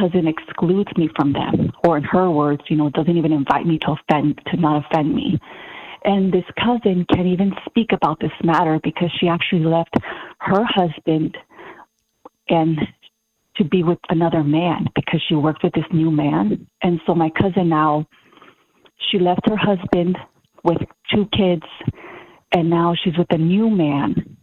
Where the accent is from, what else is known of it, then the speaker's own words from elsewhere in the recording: California, United States; Well, first of all, I'm from California